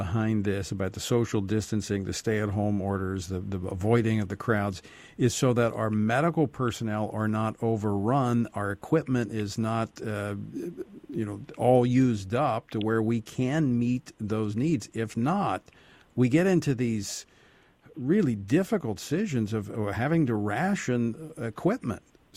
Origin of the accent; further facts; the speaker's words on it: Baton Rouge, Louisiana, United States; in my hometown of Baton Rouge.